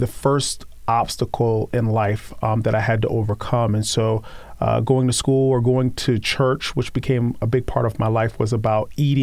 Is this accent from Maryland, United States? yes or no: yes; Maryland, United States; born there; I was born on the Eastern Shore of Maryland, and I was born into a single-parent home